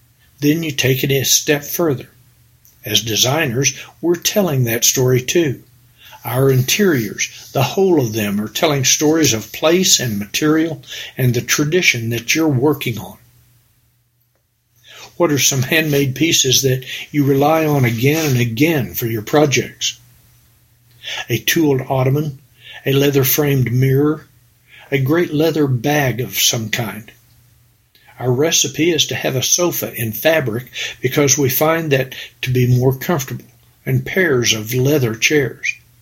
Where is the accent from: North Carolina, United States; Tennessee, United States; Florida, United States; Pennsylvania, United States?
Tennessee, United States; I grew up in Tennessee, but my family would buy the highest quality they could afford and really take care of it.